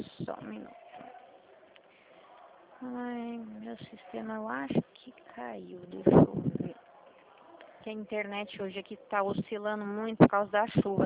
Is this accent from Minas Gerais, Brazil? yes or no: no; São Paulo, Brazil; Ipiranga, eu sou daí também, eu nasci aí, eu nasci na Zona Norte, nasci aí em Tremembé.